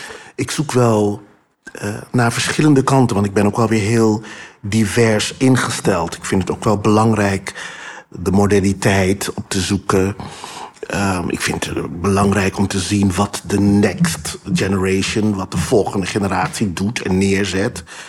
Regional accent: Curaçao; ik kom van Curaçao, maar ik was altijd wel bezig met de Afrikaanse heritage.

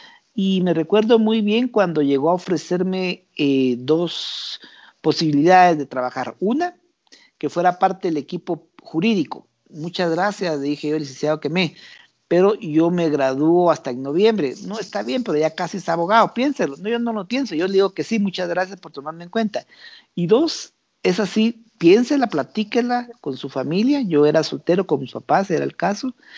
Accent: Quetzaltenango, Guatemala; Quetzaltenango, de donde soy oriundo, ¿verdad? Yo digo, yo vivo en Quetzaltenango y trabajo en Guatemala, ¿verdad? No tiene que perder uno sus orígenes

